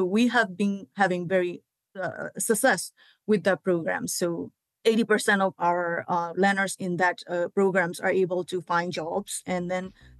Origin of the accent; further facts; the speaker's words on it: Myanmar; And sometimes I come across to people from Burma. So that also kind of reminds me always every day when I work with them that I am contributing something to my own community, even though it's all across the world